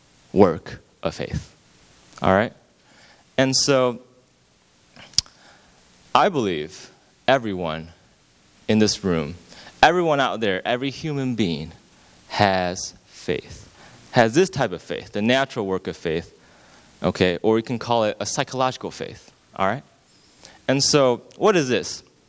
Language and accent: English; New York, United States; growing up in Rochester, Troy, this area, right? Going to good schools, having the friends in this area, this safe place